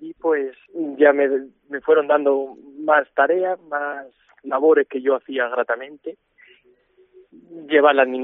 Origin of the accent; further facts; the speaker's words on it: Nava de la Asunción, Castile and León, Spain; yo nací en Nava de la Asunción, allí yo hasta que me vine aquí al seminario a Huelva